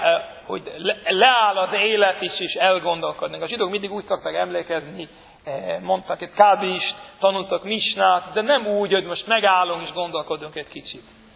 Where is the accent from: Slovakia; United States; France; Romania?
United States; Brooklyn, New York; now in Hungary; Most az a negyed, ahol én felnőttem, az a Brooklynba, a Williamsburg.